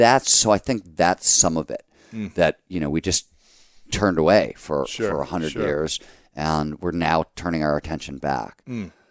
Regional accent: Cleveland, Ohio, United States; So when I was growing up in Cleveland, the magic store was Pandora's Box. It was in Richmond Mall in Mayfield, Ohio.

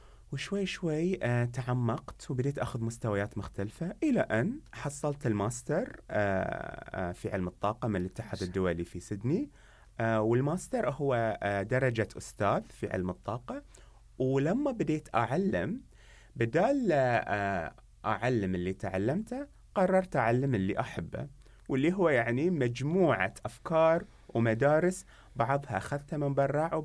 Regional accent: Muharraq, Muharraq Governorate, Bahrain; also born or lived in United Kingdom; أنا شاب بحريني، ربيت في منطقة اسمها المحرك في البحرين، مدينة وايد أحبها واعتز فيها، فعلا جذور روحي وعاطفتي فيها إلى الآن. درست القانون في بريطانيا، ولما خلصت دراستي رجعت

